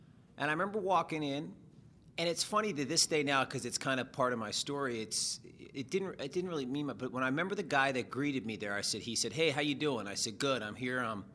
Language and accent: English; Massachusetts, United States; I grew up back in Boston, in New England. I grew up in just a normal suburban town